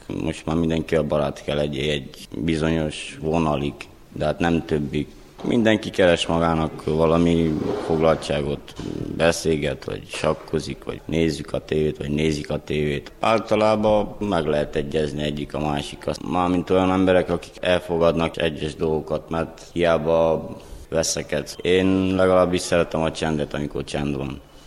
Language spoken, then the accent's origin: Hungarian; Târgu Mureș, Mureș County, Romania; mert itt születtem, itt nőttem fel, szeretem ezt a várost.